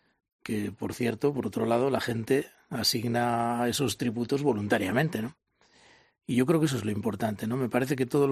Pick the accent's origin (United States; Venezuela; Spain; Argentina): Spain; Bilbao, Basque Country; Los que siempre somos de Bilbao